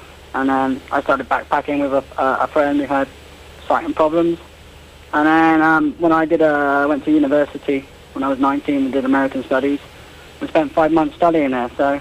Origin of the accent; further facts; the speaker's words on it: Weston-super-Mare, South West England, United Kingdom; I come from Western Supermare originally, and I went to Bristol every day from about the age of 5 till 8, and then I went to Coventry to a boarding school